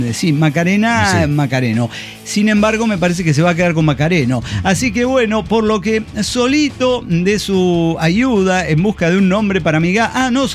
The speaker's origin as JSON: {"language": "Spanish", "town": "Victoria", "region": "Entre Ríos", "country": "Argentina", "said": "allá en Victoria, mis pagos, mi tierra querida"}